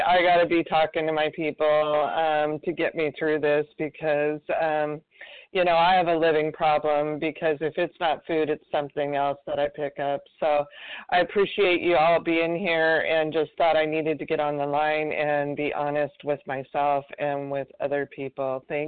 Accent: Washington, United States; from Washington State.

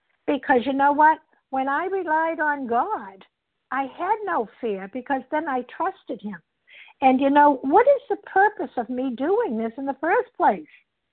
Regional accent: Massachusetts, United States; I'm from Massachusetts.

